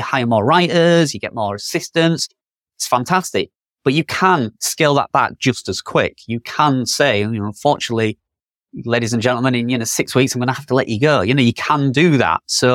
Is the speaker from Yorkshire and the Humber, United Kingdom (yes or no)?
yes; York, Yorkshire and the Humber, United Kingdom; where I live is a very touristy town. Everybody knows I'm from York, which is like, I think it's like the second most popular tourist destination in the UK.